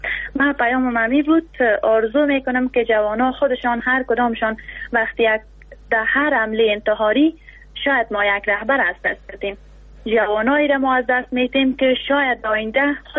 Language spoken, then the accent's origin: Persian; Afghanistan; اولا که ما مسلمان هستیم و دومنی که ما افغان هستیم